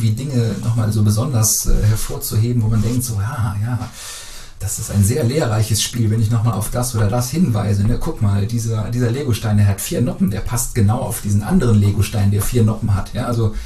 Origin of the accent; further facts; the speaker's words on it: Brühl, Germany; ich komme aus Brühl, im BTV bin ich da groß geworden.